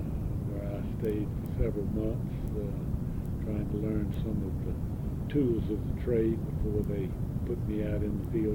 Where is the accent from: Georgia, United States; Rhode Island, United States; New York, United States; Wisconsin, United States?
Georgia, United States; Atlanta; I was born right here in Atlanta, Georgia. Went to the Atlanta Public Schools.